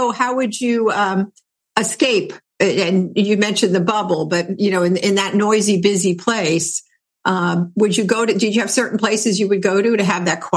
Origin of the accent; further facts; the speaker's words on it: New York, United States; But, you know, being a New Yorker myself, we're still friendly, right, though?